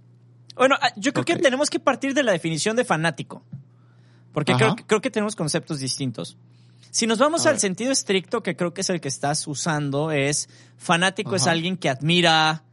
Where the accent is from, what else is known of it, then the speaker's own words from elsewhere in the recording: Ciudad Obregón, Sonora, Mexico; born there; now in Culiacán, Mexico; como nací en Obregón, en Cajeme